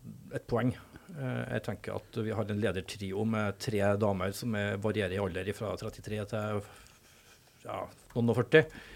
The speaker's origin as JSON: {"language": "Norwegian", "town": "Bindal", "region": "Nordland", "country": "Norway", "tie": "born or raised there", "said": "Nei, du, jeg vokste opp i Bindal, og borgerlig var ikke en opsjon."}